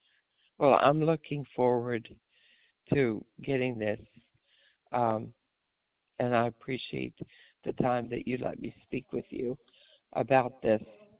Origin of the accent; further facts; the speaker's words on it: Germany; now in United States; even though I came from Germany.